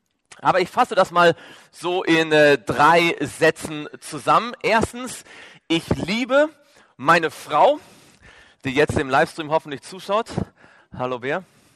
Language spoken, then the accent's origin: German; Neubukow, Mecklenburg-Vorpommern, Germany; wie Sie an meiner Sprache hören können. Bin ich kein Schweizer und auch nicht mal ein Süddeutscher. Ich komme aus dem hohen Norden Deutschlands, geboren in dieser wunderschönen Stadt hier, die Sie vermutlich nicht kennen. Die Stadt heißt Neubukow, liegt so zwischen Wismar und Rostock